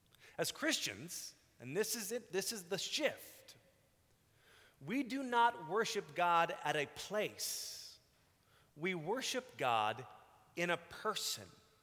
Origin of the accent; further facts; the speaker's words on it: Texas, United States; You know, when I grew up in Texas, this was one and the same. When I went to college in the North Midwest, I was sort of surprised that the two were separate.